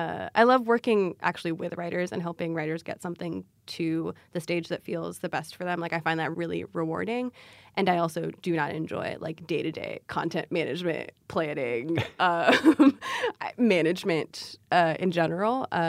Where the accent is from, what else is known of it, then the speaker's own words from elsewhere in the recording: Ethiopia; first language Amharic; English is a second language; I was transcribing interviews that I had done in Amharic, which is technically my first language, but which I don't speak certainly with, like, I don't speak as well as I speak English.